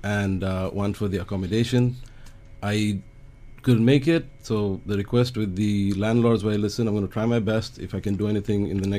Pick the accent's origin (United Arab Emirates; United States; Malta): United Arab Emirates; Dubai; we have Bangladeshi cuisine, and since I've been born and brought up in Dubai, there's a lot of influence.